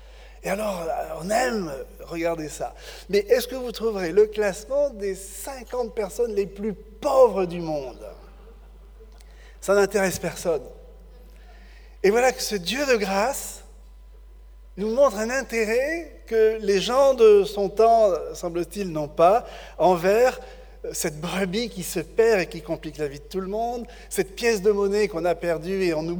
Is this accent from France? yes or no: yes; France; je viens de France